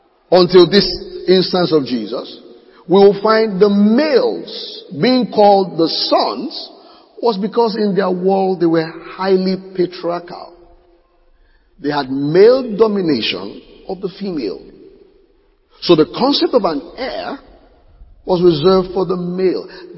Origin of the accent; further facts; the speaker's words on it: Ogun, Nigeria; Now, in my head, as a Nigerian Yoruba Ijebu boy, when I hear son, is the opposite of daughter.